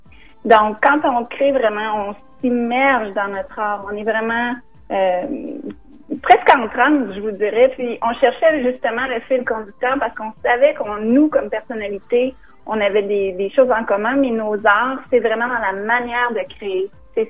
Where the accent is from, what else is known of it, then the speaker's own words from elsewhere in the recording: Quebec City, Quebec, Canada; now in Toronto, Canada; Alors, je me trouve à Toronto. Je suis originaire de la ville de Québec, mais maintenant, j'habite Toronto